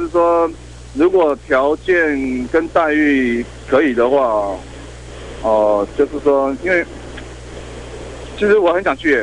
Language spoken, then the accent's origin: Chinese; Pingtung County, Taiwan; 因为我是屏东眷村长大的